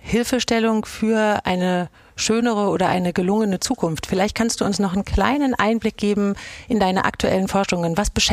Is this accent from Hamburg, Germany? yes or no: yes; Hamburg, Germany; als Hamburgerin